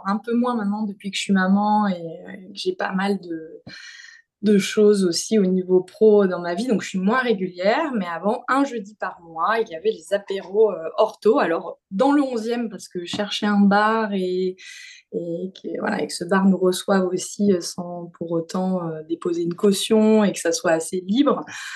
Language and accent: French; Nice, Provence-Alpes-Côte d'Azur, France; je suis niçoise, j'ai fait mes études à Marseille, donc je suis restée 9 ans à Marseille et je suis depuis 2015 arrivée à Paris